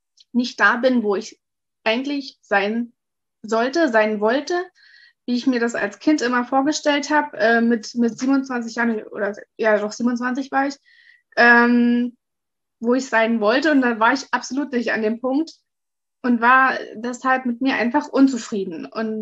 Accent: Saxony, Germany; ich bin 28 Jahre alt. Ich komme ursprünglich aus der Oberlausitz, das ist in Sachsen, und wohne jetzt aber in Bayern.

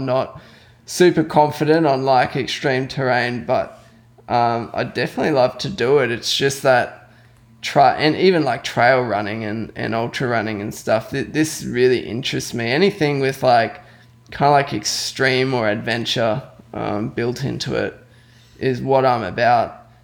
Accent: Australia; I was growing up in Australia

